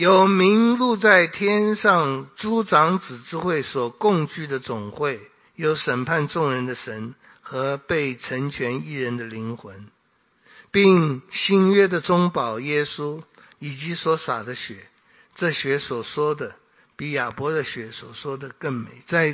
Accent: Taiwan; 我们在这里长大的，我们经历过好多次地震

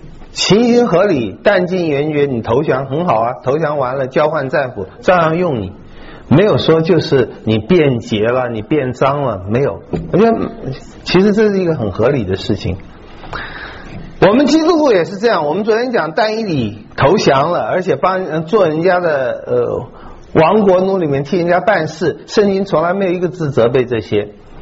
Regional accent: Taiwan; 我不知道中国大陆的，我从台湾来的

